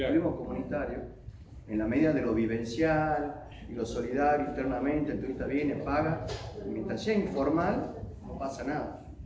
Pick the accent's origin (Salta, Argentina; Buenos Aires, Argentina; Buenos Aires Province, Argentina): Salta, Argentina; O sea, yo soy de Salta y la legislación es nacional.